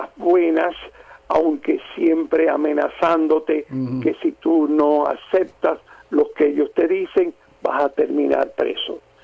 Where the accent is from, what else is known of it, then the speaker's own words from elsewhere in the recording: Cuba; moved away; muchas personas como nosotros pues nos fuimos de Cuba.